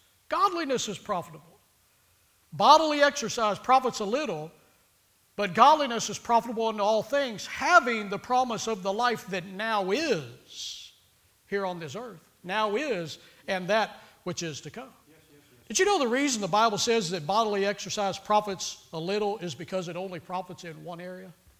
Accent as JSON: {"language": "English", "region": "Texas", "country": "United States", "tie": "born or raised there", "said": "that was about 7.5 hours from where I grew up outside of Austin to Tulsa, Oklahoma."}